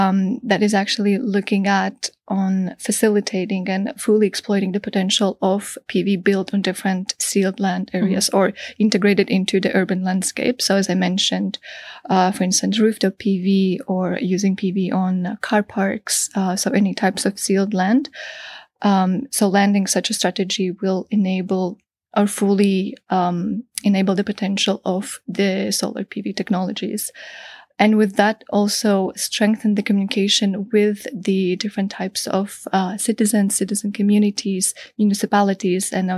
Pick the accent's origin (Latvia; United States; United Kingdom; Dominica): Latvia; Yeah, so just a bit of a background, because I come from Latvia.